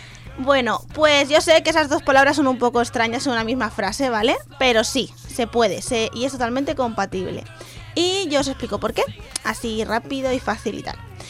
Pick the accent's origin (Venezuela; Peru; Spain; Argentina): Spain; Valencian Community; No, sí, soy valenciana, tengo que haber probado.